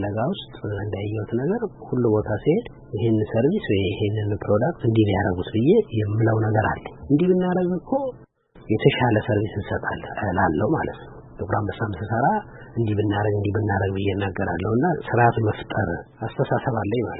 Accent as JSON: {"language": "Amharic", "region": "Addis Ababa", "country": "Ethiopia", "tie": "born or raised there", "said": "ኮሪያ ሰፈር የሚባል ሰፈር ላይ ያደግኩት"}